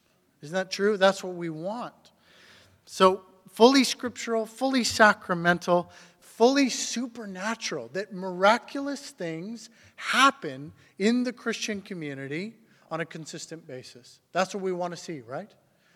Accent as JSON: {"language": "English", "region": "Saskatchewan", "country": "Canada", "tie": "born or raised there", "also_born_or_lived": "Alberta", "said": "growing up in Saskatchewan and Alberta, you get that for about a week."}